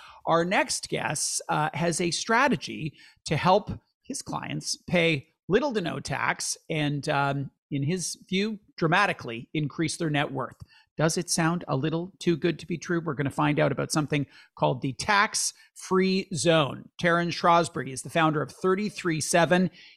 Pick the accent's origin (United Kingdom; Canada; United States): Canada; As a Canadian, it kind of makes my heart weep a little bit.